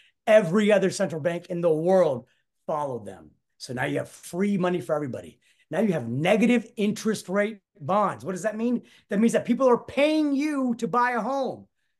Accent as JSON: {"language": "English", "region": "Florida", "country": "United States", "tie": "born or raised there", "said": "Growing up in Florida. And I played sports. I played baseball and football."}